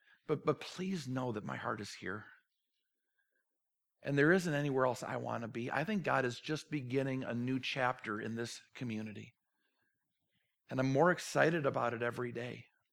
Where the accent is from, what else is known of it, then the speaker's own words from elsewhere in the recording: Minnesota, United States; yes, I'm back from Minnesota. I know people get nervous every time I go there. Is he going to come back? It's where I grew up. It's not where I live.